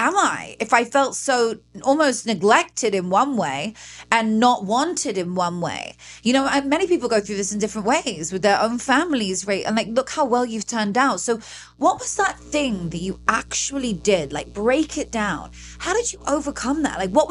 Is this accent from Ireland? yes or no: no; United Kingdom; Well, I'm British